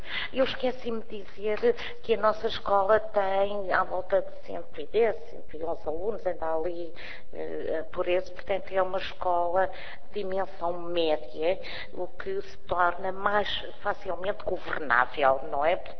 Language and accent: Portuguese; Guarda, Portugal; eu sou de uma aldeia do distrito da Guarda